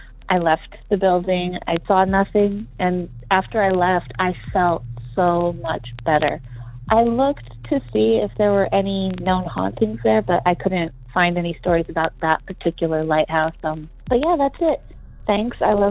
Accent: Idaho, United States; I'm from Idaho, but the story I'm calling about took place in Michigan last week.

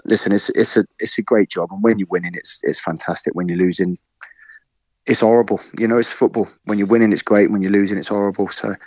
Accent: Plymouth, South West England, United Kingdom; I'm from Plymouth, born and bred.

